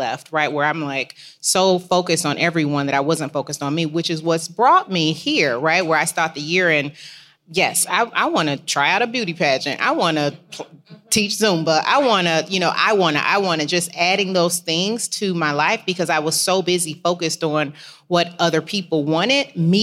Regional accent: Midwest, United States; hey, I'm from the Midwest. We get the job done. We keep our heads down. We're quiet and we smile.

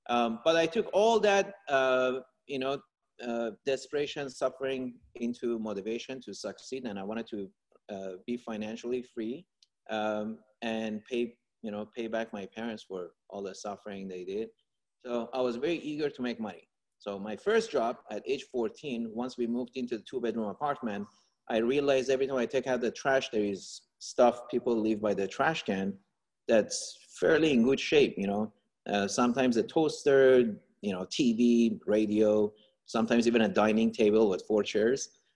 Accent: Iran; Well, I'm from Iran, and my dad has seven brothers

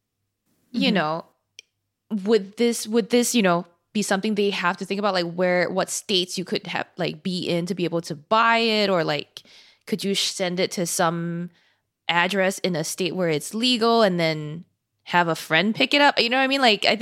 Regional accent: Singapore; When I grew up in Singapore, like on our local TV shows

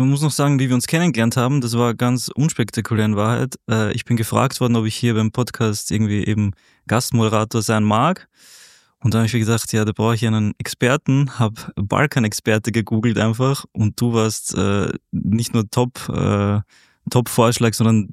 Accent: Zagreb, City of Zagreb, Croatia; quasi in meinem Herkunftsland, in meiner Herkunftsstadt sogar. Ich bin in Zagreb nämlich geboren.

